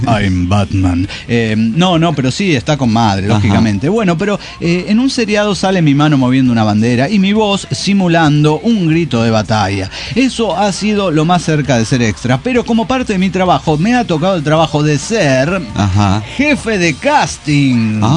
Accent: Bucaramanga, Santander, Colombia; de Bucaramanga

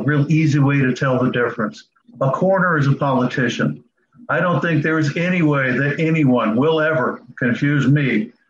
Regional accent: Charleston, South Carolina, United States; medical director for the physician assistant program at Charleston Southern University in my hometown, Charleston, South Carolina.

